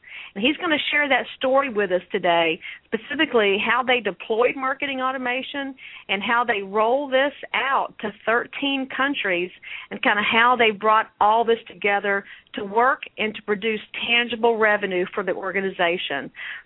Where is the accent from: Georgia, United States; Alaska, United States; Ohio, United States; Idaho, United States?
Georgia, United States; now in San Francisco, United States; I'm from Georgia, and you're absolutely right. And, again, I'm calling from San Francisco